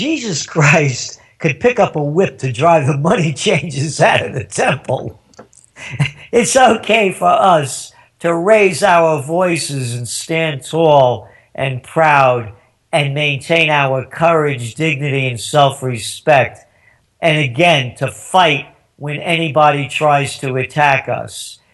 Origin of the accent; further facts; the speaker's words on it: United States; I'm an American.